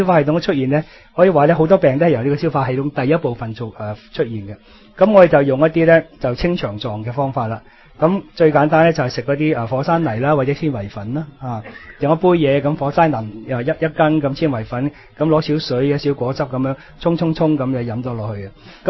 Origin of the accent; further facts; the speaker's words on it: China; 咁啦，水果咧就我哋中国人咧，就好多时候咧就水果就食当饭后果嘅